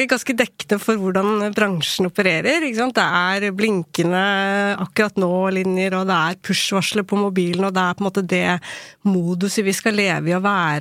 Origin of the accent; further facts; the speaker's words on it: Ilseng, Innlandet, Norway; also born or lived in South Korea; jeg er adoptert fra Sør-Korea, og vokste opp på Ilseng